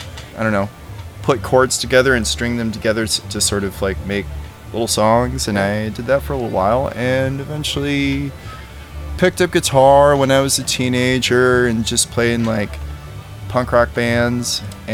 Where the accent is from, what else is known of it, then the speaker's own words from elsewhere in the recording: Indiana, United States; also born or lived in Richmond, Virginia; I had been living in Richmond, Virginia at the time. I grew up in Northwest Indiana, about an hour from Chicago. But I ended up in Richmond for a little while